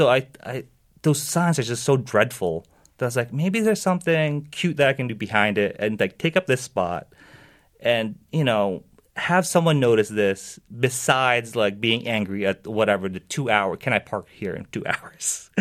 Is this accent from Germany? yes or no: no; Philippines; now in United States; I thought about what it was growing up in the Philippines